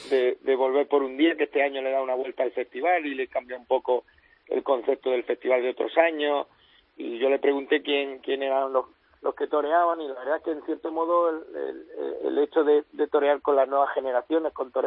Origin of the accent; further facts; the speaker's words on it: Region of Murcia, Spain; siento muy orgulloso de todo lo que pasa en mi tierra